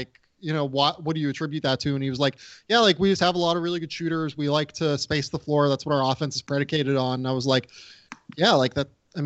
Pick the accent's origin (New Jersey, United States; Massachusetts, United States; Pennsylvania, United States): Pennsylvania, United States; Pittsburgh; Like coming from someone like I grew up in Pittsburgh, and I mean, like I love Pitt's campus.